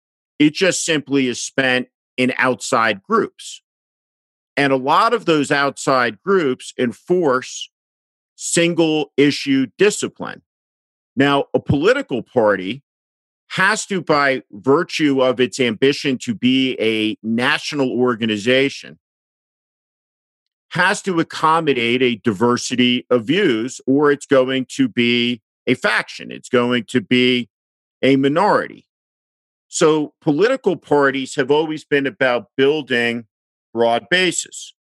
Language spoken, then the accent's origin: English; New Jersey, United States; I grew up in New Jersey. And there was a tremendous tradition of Republicanism, all of whom happened to be pretty liberal.